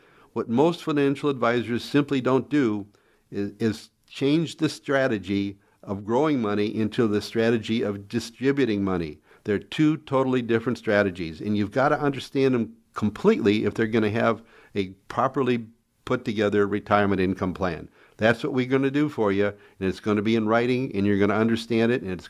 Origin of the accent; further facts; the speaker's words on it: Cleveland, Ohio, United States; also born or lived in Cincinnati; But I was born and raised in Ohio and Cleveland and lived in Cincinnati for 32 years